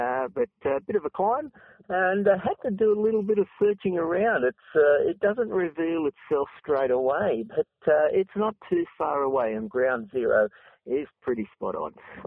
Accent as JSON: {"language": "English", "country": "Australia", "said": "I shouldn't say that, being Australian"}